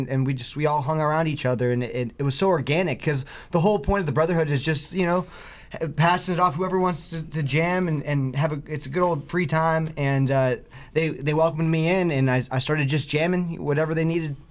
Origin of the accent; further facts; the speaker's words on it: Atlanta, Georgia, United States; moved away as an adult; now in Michigan, United States; Yes, sir. Yep. Born and raised in Atlanta. Moved here when I was 23 years old. And I've been here for 4.5 years now.